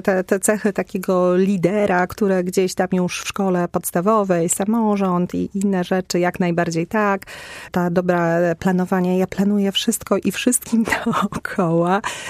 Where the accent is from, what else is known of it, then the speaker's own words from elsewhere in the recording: Warmian-Masurian Voivodeship, Poland; now in Poznań, Poland; poznanianką jestem od czasów studiów, ale urodziłam się i wychowałam na Mazurach.